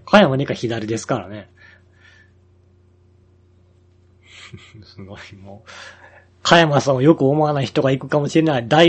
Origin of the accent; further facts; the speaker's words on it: Nara, Japan; まあ、僕らは奈良ですからね。まだね、隣大阪やからね、なんとかなってるっていう